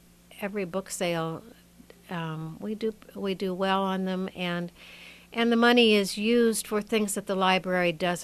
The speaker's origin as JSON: {"language": "English", "town": "Sioux City", "region": "Iowa", "country": "United States", "tie": "born or raised there", "said": "I grew up in Sioux City, and it was a long walk to the library, but it was an old building this old stone building that looked kind of like a castle to me."}